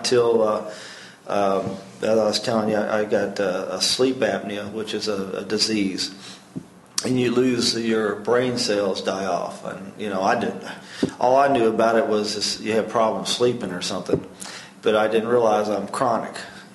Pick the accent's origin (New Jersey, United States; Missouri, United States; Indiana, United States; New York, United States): Indiana, United States; Evansville; Yeah, I grew up on Greener Road, Heckle Road. I went to Oak Hill School, then North High School, graduated in 1975.